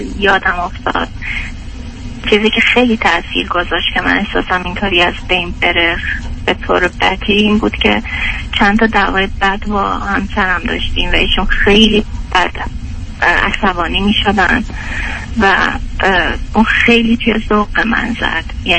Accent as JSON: {"language": "Persian", "country": "Iran", "moved": "as an adult", "said": "تا لحظه ای که از ایران اومدم بیرون کار میکردم."}